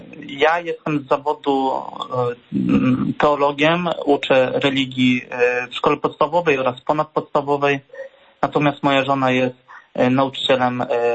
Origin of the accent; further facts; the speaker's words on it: Głogów, Lower Silesian Voivodeship, Poland; Jesteśmy z Głogowa. Mieszkamy tak naprawdę pod Głogowem, ale nasze serce bije właśnie w centrum naszego pięknego miasta.